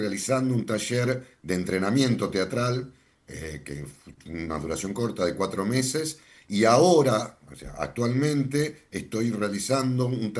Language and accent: Spanish; Vicente López, Buenos Aires Province, Argentina; Yo soy de Vicente López